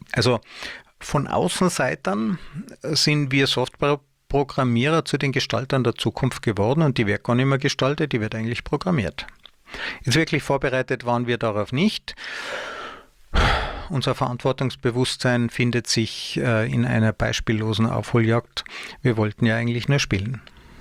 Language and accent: German; Tyrol, Austria; also born or lived in Munich, Germany; habe ich einige Jahre versucht, mich in meiner Heimat Tirol als Angestellter zu bewerben.